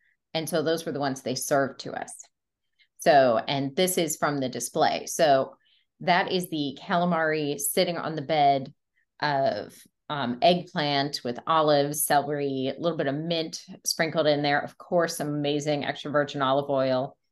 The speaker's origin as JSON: {"language": "English", "region": "Ohio", "country": "United States", "said": "I am not Italian. I'm from Ohio. My accent will stink, so bear with me."}